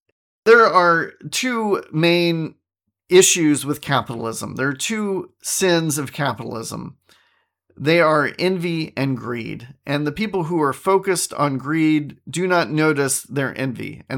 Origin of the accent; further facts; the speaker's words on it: United States; As an American, no.